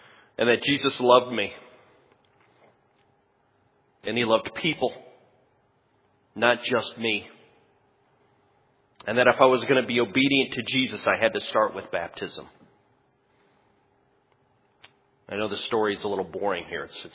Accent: New York, United States; For those of you who don't know me, I grew up in Western New York as a Catholic, and by the time I got to college, I was a convinced atheist.

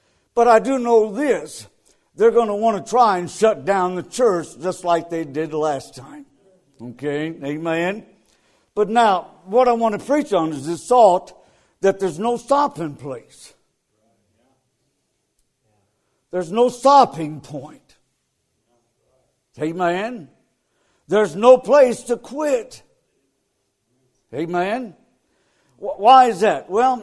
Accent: Ardmore, Alabama, United States; Ardmore, Alabama, I tell folks, as I travel, I'm from Ardmore, Alabama.

